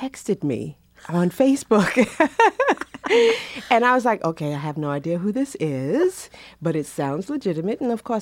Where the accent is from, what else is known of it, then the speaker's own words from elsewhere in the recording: Bronx, New York, United States; I am from the Bronx, Borough of Progress.